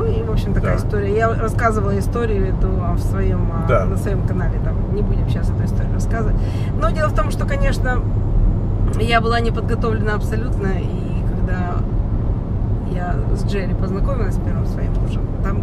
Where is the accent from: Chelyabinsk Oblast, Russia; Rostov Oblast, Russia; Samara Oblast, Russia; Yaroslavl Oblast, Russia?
Yaroslavl Oblast, Russia; Rybinsk; Ну, я из Ярославской области, может, кого-нибудь себе и подыщу.